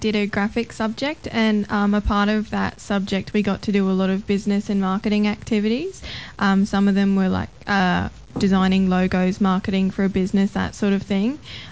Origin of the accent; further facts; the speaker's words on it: Queensland, Australia; No, I'm actually from the Sunshine Coast.